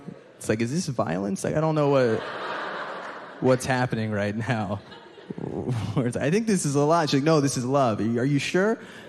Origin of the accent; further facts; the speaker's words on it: Egypt; And I'd be like, no, man. I'm from Egypt. It's in Africa.